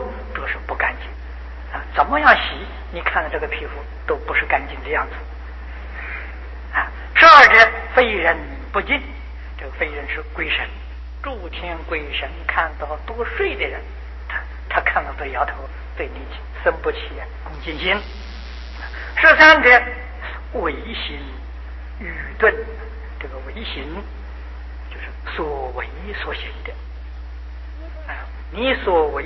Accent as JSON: {"language": "Chinese", "country": "China", "said": "啊，我们中国人讲善恶，这个古印度的人他们习惯讲黑白"}